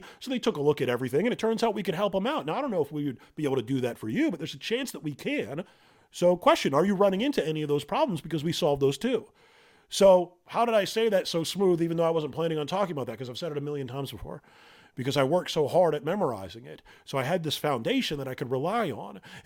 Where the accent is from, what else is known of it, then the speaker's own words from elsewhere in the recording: Massachusetts, United States; I'm from Massachusetts originally